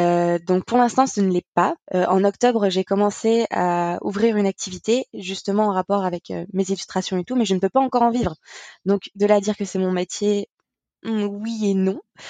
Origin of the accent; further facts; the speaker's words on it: Normandy, France; Je suis normande. J'ai 23 ans. Je vais bientôt sur mes 24.